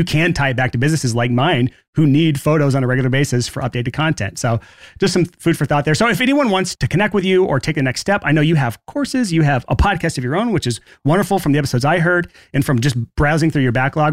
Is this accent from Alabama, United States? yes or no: yes; Alabama, United States; I'm from Alabama, so I can say this